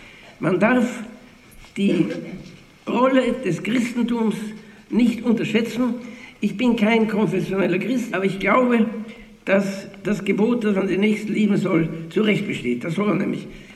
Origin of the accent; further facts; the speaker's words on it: Austria; dass ich nie in meinem Leben so stolz gewesen bin, ein Österreicher zu sein, wie in diesem Augenblick.